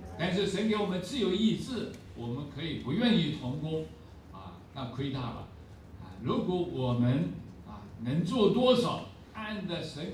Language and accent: Chinese; China; 身为中国人的骄傲，今天是我们中国人得救的时候到了